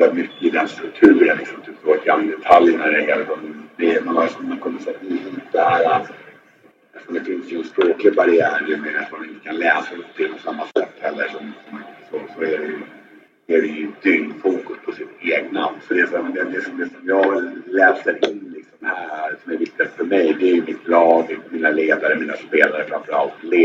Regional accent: Sweden; now in Thailand; Vi tränar inte på månaderna som man gör hemma i Sverige

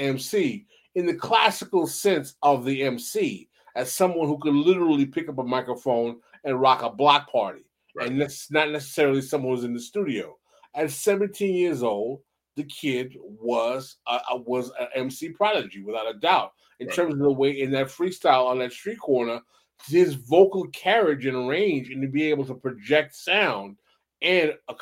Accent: New York, United States; Oh, no, I would never say that. I'm from New York.

